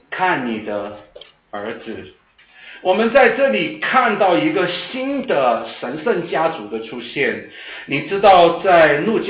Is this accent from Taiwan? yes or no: no; China; 所以你就会看到玛利亚不但是按照我们中国人传统的说法了啊